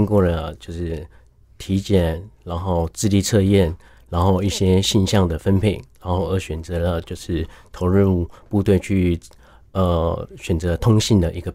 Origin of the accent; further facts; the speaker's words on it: Toufen, Miaoli County, Taiwan; 我个人是在69年在苗栗的头份出生。那家里面呢，居住的环境其实周边就是斗汉坪的营区